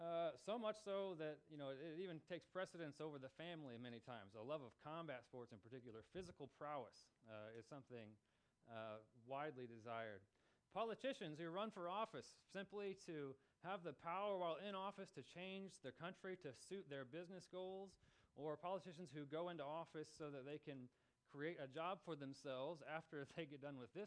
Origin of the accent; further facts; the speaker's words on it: Brownsburg, Indiana, United States; I come from Brownsburg. I live and worship there in Brownsburg